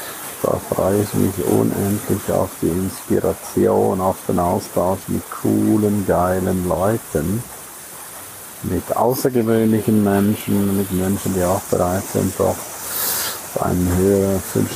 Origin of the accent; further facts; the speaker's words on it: St. Moritz, Graubünden, Switzerland; auch in meiner Heimat in St. Moritz, immer wieder zu den Quellen zu wandern